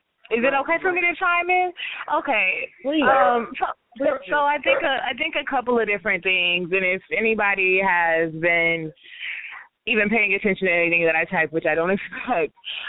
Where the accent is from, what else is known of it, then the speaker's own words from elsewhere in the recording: Dallas, Texas, United States; I'm from Dallas, born and raised. I'm 26 years old.